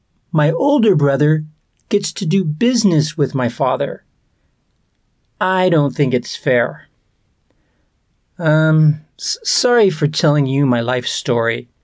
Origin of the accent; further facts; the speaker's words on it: Shenzhen, Guangdong, China; English is a second language; I'm from Shenzhen, China. I bet you don't know where Shenzhen is. It's in southern China, near the border with Hong Kong. I'm 19